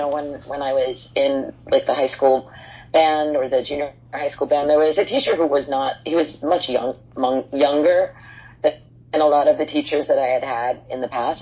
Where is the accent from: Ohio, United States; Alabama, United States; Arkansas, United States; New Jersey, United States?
New Jersey, United States; Hoboken; I grew up in Hoboken in New Jersey, so we had a piano.